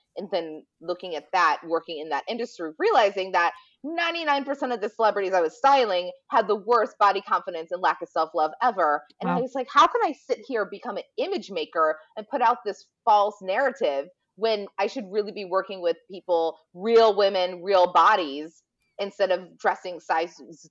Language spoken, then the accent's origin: English; Bartlett, Illinois, United States; And then growing up in the Chicago suburbs in Bartlett, there was not a lot of people that looked like me.